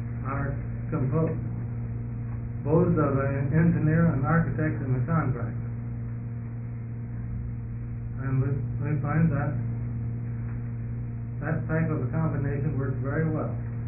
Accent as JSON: {"language": "English", "town": "Portland", "country": "United States", "said": "I'm from Portland."}